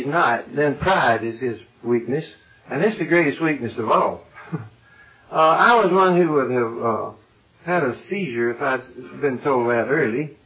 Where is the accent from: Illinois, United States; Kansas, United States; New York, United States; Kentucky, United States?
Kentucky, United States; I was from Kentucky, born and raised there, and I had to go home in a way to get straightened out.